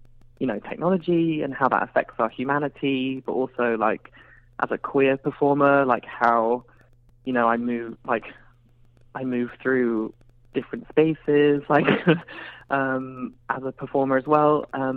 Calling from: London, United Kingdom; I'm calling from London, yeah.

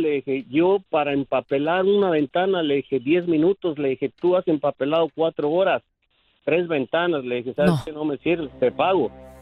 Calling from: California, United States; Aquí en Orange County.

